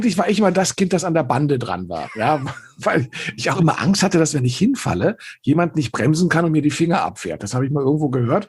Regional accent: Berlin, Germany; ich bin in Eichkamp aufgewachsen

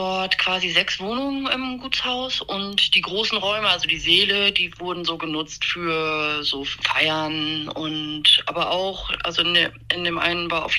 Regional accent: Lower Saxony, Germany; haben sich dann nochmal in Ostfriesland einen Hof gekauft, wo den meine Eltern übernommen haben, wo ich aufgewachsen bin.

